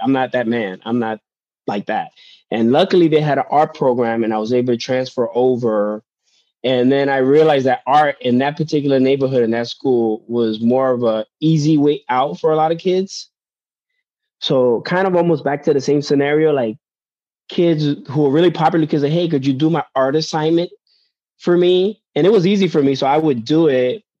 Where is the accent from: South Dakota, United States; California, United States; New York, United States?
New York, United States; Long Island City; Like I grew up in Long Island City back when it was really, it's bougie now.